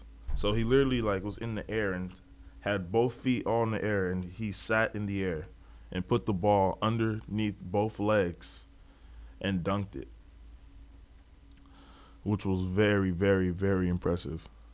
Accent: Los Angeles, California, United States; Cause I'm from the Los Angeles area, so I kept up to date with them

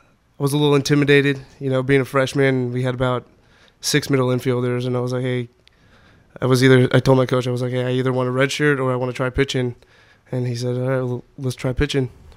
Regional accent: Novato, California, United States; Yeah, I grew up in Novato, went to Cimarron High. And I then went to College of Marin, JC Ball.

